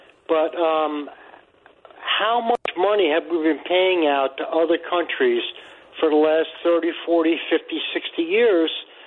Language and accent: English; New York, United States; now in Charlotte, United States; Well, no, I'm originally from Long Island, but I left there back in 86. I couldn't take it anymore.